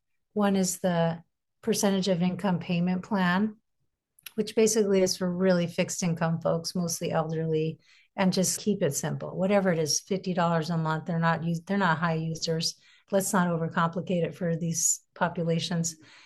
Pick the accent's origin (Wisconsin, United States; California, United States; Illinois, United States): California, United States; Sacramento; I actually growing up in Sacramento